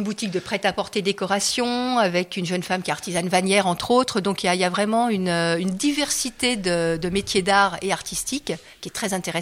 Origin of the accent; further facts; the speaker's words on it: Paris, Île-de-France, France; J'ai travaillé 3 ans à Paris, parce que je suis parisienne à la base